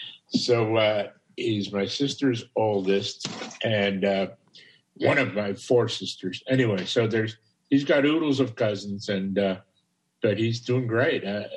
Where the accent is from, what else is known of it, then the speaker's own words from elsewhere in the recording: Chicago, Illinois, United States; Yeah, I was in college, you know, of course, born and raised in Chicago.